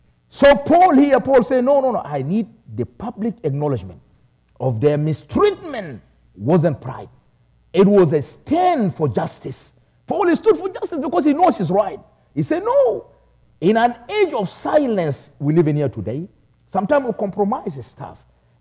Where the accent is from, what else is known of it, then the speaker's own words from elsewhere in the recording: Nebraska, United States; Nebraska is my home. Praise the Lord, somebody. Nebraska is my home. That's where I belong.